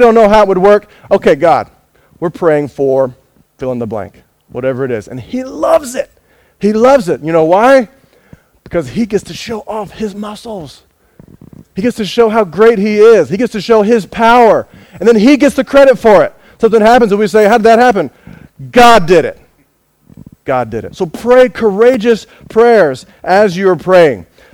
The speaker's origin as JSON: {"language": "English", "country": "United States", "said": "You can tell I'm American, right? Got to have cereal."}